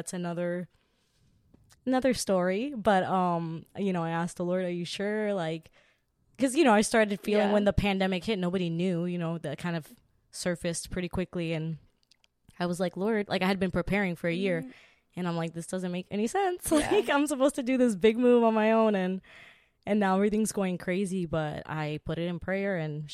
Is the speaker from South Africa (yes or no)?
no; Puerto Rico; also born or lived in Alaska, United States; I was born in Alaska. That's mm-hmm. the fun little fact. My parents are from Puerto Rico, and they were in Alaska in the 90s, and I was born there. We went back to Puerto Rico like shortly after. I was probably one.